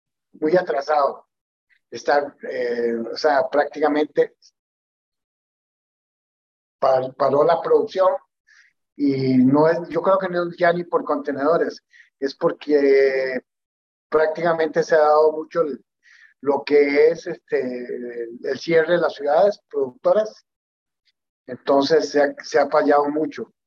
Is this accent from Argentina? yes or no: no; Heredia, Costa Rica; born there; 24 de noviembre de 1957, nací en Heredia.